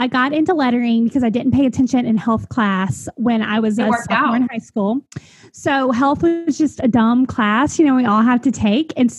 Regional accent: Alexandria, Louisiana, United States; Well, I tore, like you said, I grew up in Alexandria, Louisiana, went to LSU.

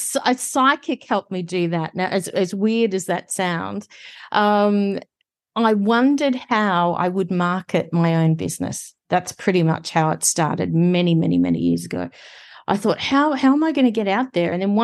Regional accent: Australia; So I am from Australia, if you haven't already guessed with the accent.

